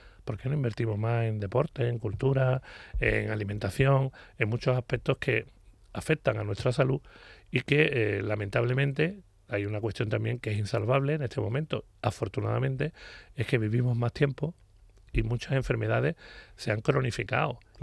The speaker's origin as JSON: {"language": "Spanish", "town": "Sanlúcar de Barrameda", "region": "Andalusia", "country": "Spain", "tie": "born or raised there", "said": "disfrutando muchísimo de las cosas que me gustan y de mi pueblo, de mi playa"}